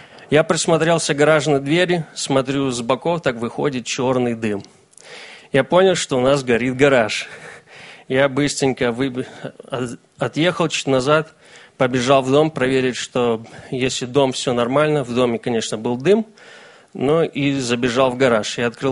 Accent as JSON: {"language": "Russian", "country": "Estonia", "tie": "born or raised there", "lives_now": "Vancouver, United States", "said": "я родом из Эстонии, проживаю в штате Вашингтон, город Ванкувер, там, где мой тесть, моя жена Инна, у меня старшая дочь Каролина, Элла и Эдик. Я родился в верующей семье, слава Богу, я и остался быть верующим"}